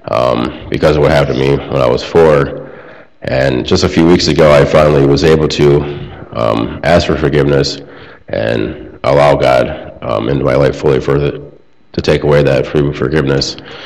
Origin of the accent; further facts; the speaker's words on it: Cicero, New York, United States; I'm 31 years old. I'm from Cicero, New York.